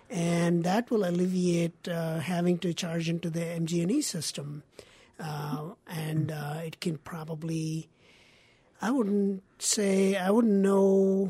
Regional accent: India; I grew up in India

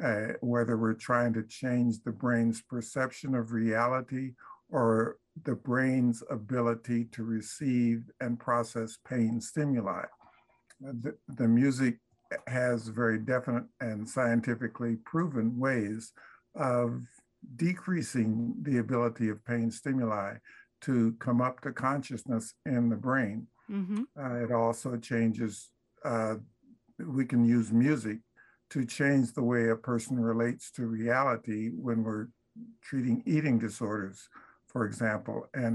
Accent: Topeka, Kansas, United States; I grew up in Topeka, Kansas, and was there during the time of Brown versus Board.

